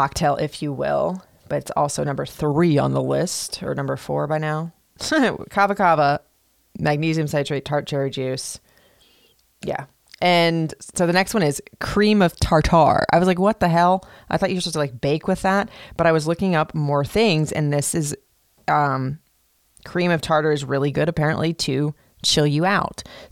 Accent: Florida, United States; growing up in Florida, my childhood when things weren't stressful and, well, they were, but whatever, that I would listen to either the ocean or the sound of the rain

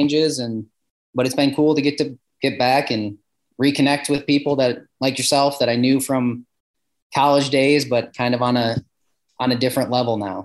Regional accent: Ohio, United States; I think for me, it's easier because I was from Ohio too.

